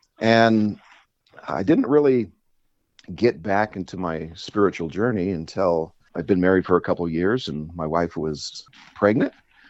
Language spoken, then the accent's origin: English; Imperial Beach, California, United States; also born or lived in England / Arizona / Oregon; I am actually from the West Coast. I was actually born in England. My father was in the Air Force, but they're natives of San Diego area, in Imperial Beach specifically. So I was raised in Imperial Beach and then spent a little bit of time in Arizona and Oregon.